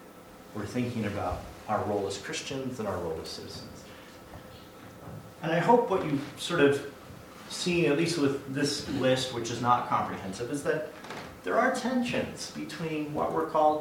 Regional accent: Minnesota, United States; Though I'm from Minnesota, and for those of you who know anything about Minnesota right now

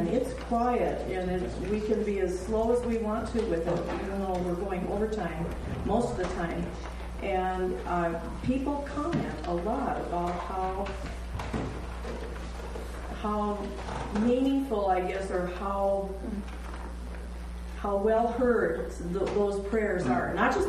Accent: Northfield, Minnesota, United States; from Northfield in Minnesota.

